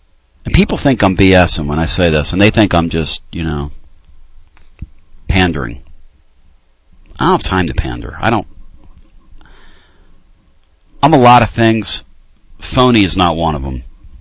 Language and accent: English; Pennsylvania, United States; when I was a kid from Pennsylvania